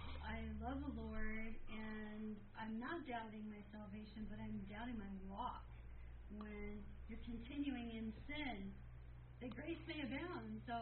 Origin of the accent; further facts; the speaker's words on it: California, United States; was growing up in California.